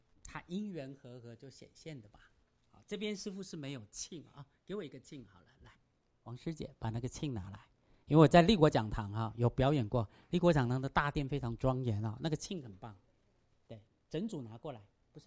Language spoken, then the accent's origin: Chinese; China; 所以我们中国人里面常常空就是没有